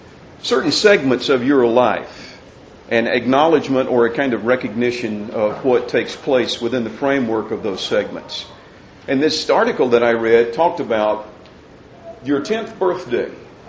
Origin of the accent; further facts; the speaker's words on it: Birmingham, Alabama, United States; I mean, I grew up in Birmingham, Alabama, and I remember that well. And I remember very well all the bigotry and hatred that was a part of my white culture